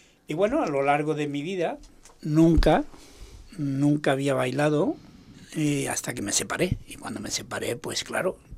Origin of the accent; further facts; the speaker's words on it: Seville, Andalusia, Spain; Yo soy de Triana, eso es.